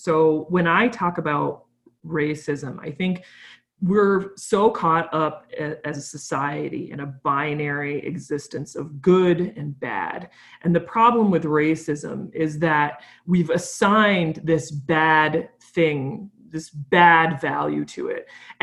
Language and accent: English; New York, United States; also born or lived in Massachusetts; I'm from New York, but I lived in Mass for a while.